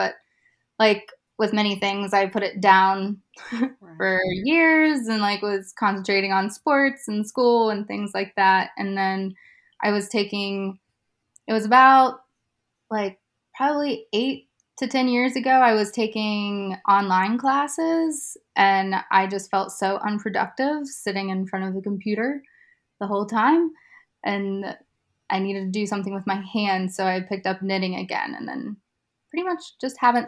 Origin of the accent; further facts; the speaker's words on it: Fairview, West Virginia, United States; I'm actually from Fairview, West Virginia. Okay. So in Marion County.